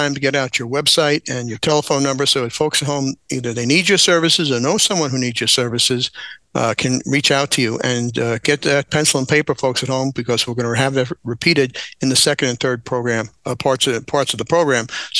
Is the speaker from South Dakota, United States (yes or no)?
no; Red Hook, New York, United States; I've been a guest, because I'm from Red Hook.